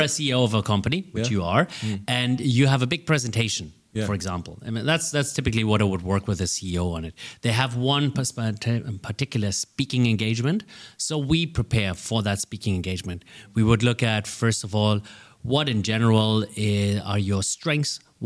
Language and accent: English; Dubai, United Arab Emirates; I get to work here in my hometown where I live in the UAE, in Middle East, in Dubai.